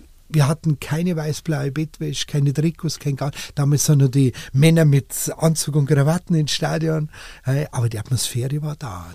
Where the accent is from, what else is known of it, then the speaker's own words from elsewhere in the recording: Munich, Bavaria, Germany; Nein, ich bin in Leim aufgewachsen.